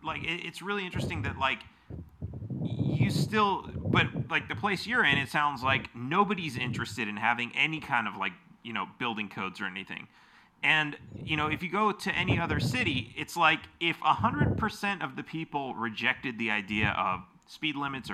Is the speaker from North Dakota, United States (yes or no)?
no; Los Angeles, California, United States; I mean, I grew up in Los Angeles and we used to think like, yeah, the entire world must live in cities like this.